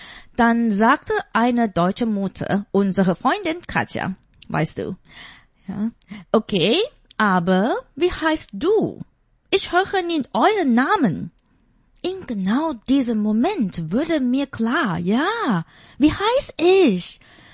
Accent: Taipei, Taiwan; German is a second language; now in Dubai, United Arab Emirates; Ich komme aus Taipei in Taiwan. Ich habe in einer traditionellen Familie gelebt, aber dann hat mein Leben mich um die Welt geführt. Ich habe in Moskau, Peking, Shanghai, Tokio und Dubai gelebt. Jetzt lebe ich in Dubai.

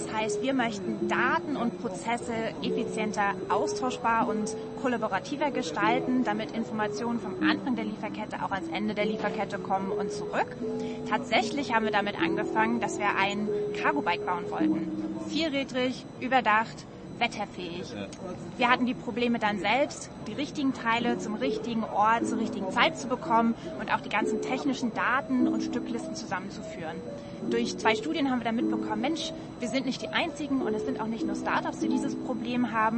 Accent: Rostock, Mecklenburg-Vorpommern, Germany; ich bin die Mitgründerin und Geschäftsführerin von Noka Mobility. Ich komme aus Deutschland, aus Rostock

